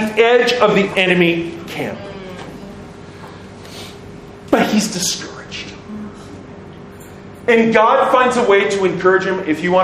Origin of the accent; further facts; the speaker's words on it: Canada; I'm Canadian.